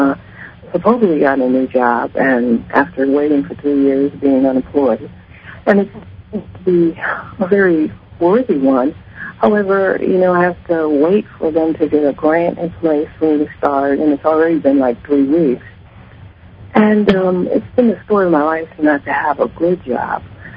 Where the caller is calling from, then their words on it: Los Angeles, California, United States; I'm calling from California.